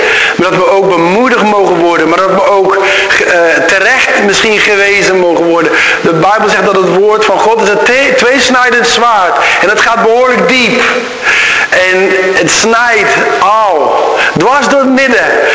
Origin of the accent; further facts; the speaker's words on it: Brazil; Dutch is a second language; Maar als jullie weten, ik ben in Brazilië grootgebracht.